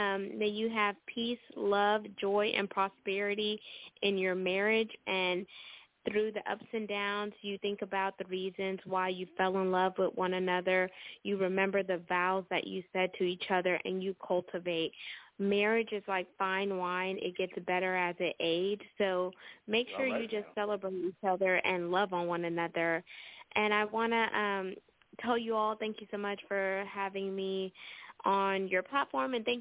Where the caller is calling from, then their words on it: Houston, Texas, United States; I'm tuning in from Houston, Texas tonight.